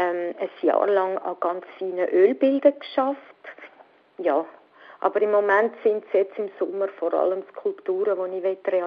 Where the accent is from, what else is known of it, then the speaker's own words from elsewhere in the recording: Zurich, Switzerland; Zürich ist meine Heimatstadt.